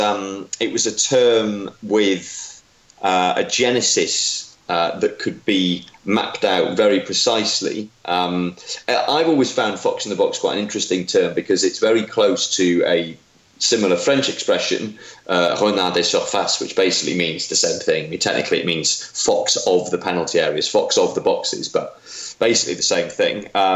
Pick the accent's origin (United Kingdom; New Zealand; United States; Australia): United Kingdom; Wales; when I was a kid, I grew up in North Wales